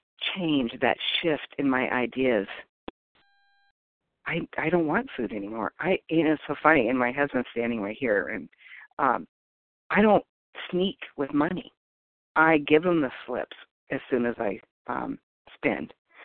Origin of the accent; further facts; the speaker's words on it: United States; And, you know, I'm Native American, and, you know, I always would dabble in that, but I never gave myself fully to anything.